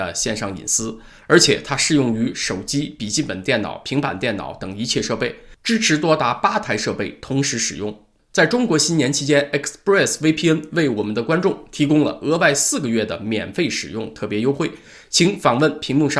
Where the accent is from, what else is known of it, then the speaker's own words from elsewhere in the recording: Canada; 我作为一个加拿大人是何感受